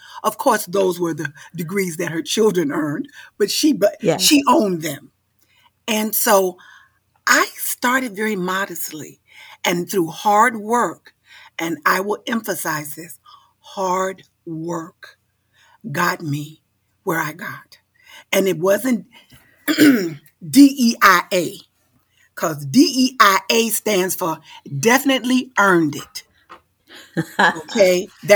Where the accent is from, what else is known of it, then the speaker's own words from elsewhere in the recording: Sardis, Mississippi, United States; born there; I started in rural Mississippi. I was born in Oxford, Mississippi. Actually, I was born in Sardis, Mississippi, in the Hartley Colored People's Clinic.